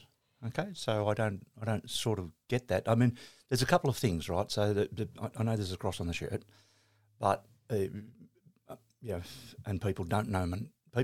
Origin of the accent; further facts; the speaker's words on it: Darwin, Northern Territory, Australia; born there; I was born in Darwin Hospital. So that's where I was from. And then when we came back, we're third generation here, but that was sort of where I was born.